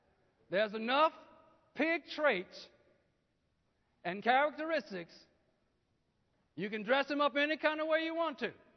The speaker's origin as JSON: {"language": "English", "region": "Arkansas", "country": "United States", "said": "You know, some of y'all know I'm from Arkansas. I raise pigs and hogs."}